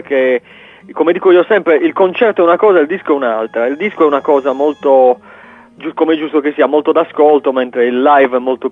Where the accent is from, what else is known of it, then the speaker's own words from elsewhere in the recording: Sardinia, Italy; accent: Sassarese; in sassarese nel nostro dialetto